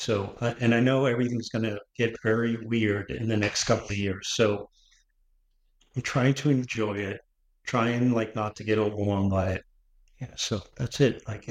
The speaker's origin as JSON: {"language": "English", "town": "Lynn", "region": "Massachusetts", "country": "United States", "tie": "born or raised there", "said": "Like, well, I grew up in Lynn, so you would never leave a bike for 5 minutes."}